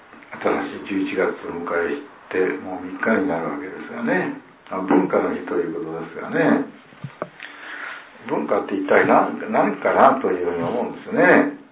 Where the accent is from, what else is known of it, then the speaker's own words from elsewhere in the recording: Okayama, Japan; 岡山、私たちと同じ岡山県の出身なんですね